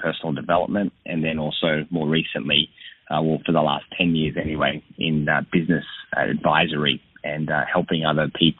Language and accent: English; Sydney, New South Wales, Australia; So, I grew up in Sydney, Australia, and I started working from the age of 15